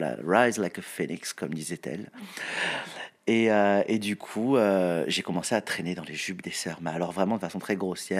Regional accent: South, France; je participais à toutes les prides à l'époque à Montpellier, parce que je suis du Sud.

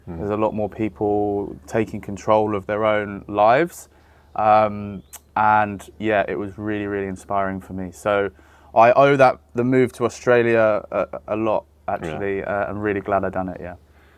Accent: England, United Kingdom; also born or lived in London; So yeah, I'm from England originally.

